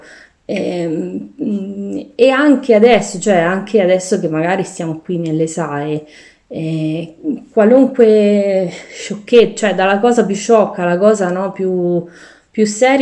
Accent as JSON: {"language": "Italian", "town": "Macerata", "region": "Marche", "country": "Italy", "tie": "born or raised there", "lives_now": "Fiastra, Italy", "said": "Allora, io sono nata a Macerata, cresciuta a Macerata, poi a un certo punto della mia vita ho lasciato il lavoro che avevo sempre a Macerata e mi sono trasferita qui a Fiastra."}